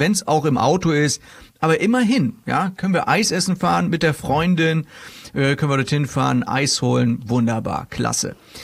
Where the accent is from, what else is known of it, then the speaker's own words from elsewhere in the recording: Kiel, Schleswig-Holstein, Germany; Wir kennen das schon als Kieler.